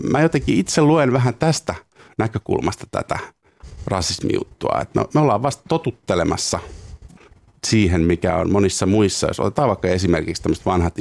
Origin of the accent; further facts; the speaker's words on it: Iisalmi, North Savo, Finland; Ja sitten kävi ilmi, että mä oon Iisalmesta.